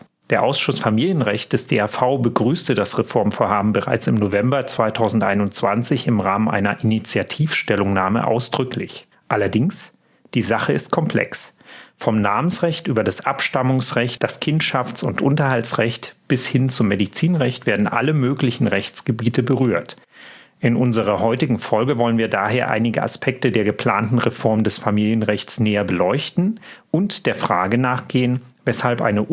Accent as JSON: {"language": "German", "town": "Leipzig", "region": "Saxony", "country": "Germany", "said": "ich komme aus Leipzig und sitze hier im Studio"}